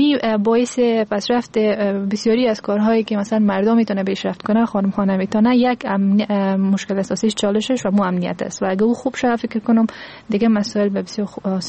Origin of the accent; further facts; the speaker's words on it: Afghanistan; چون هرچی نباشه ما افغان هستیم